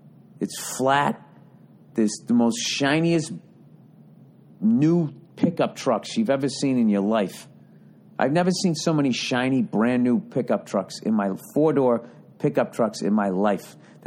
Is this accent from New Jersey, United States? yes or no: no; Boston, Massachusetts, United States; Obviously, I'm from Boston.